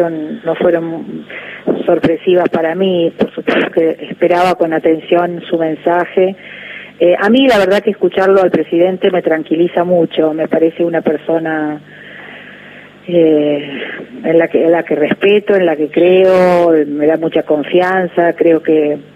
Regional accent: Córdoba, Argentina; Soy cordobesa, pero mi corazón es puntano.

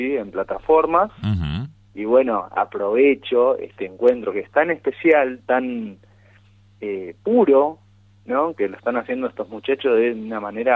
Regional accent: Tigre, Buenos Aires Province, Argentina; born there; Soy nacido en Tigre, Buenos Aires, uh-huh, pero mi familia es de Corrientes, de Curuzucuatía Corrientes, la tierra

